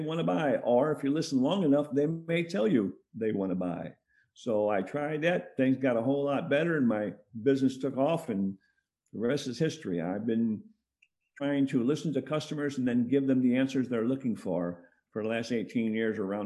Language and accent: English; United States; now in Russia; I am an American, but I've been living in Russia for a number of years now. I did 25 years in the military, American military